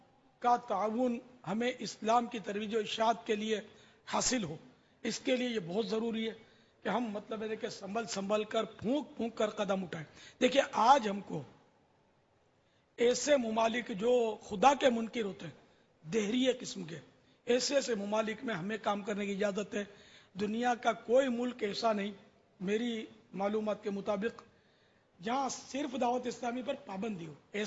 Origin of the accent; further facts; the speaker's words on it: Pakistan; Basically میں تو یوں پاکستانی ہوں, اصلاً نسلاً جس کو بولتے ہیں نا, سو فیصدی پیدائشی پاکستانی.